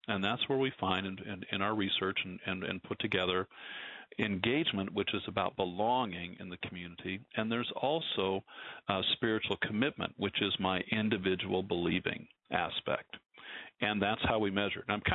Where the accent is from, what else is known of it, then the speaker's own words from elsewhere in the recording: Nebraska, United States; because I'm from Nebraska and I serve churches in Nebraska, and as I look around Nebraska, and I grew up in a small town in Nebraska, in southeast Nebraska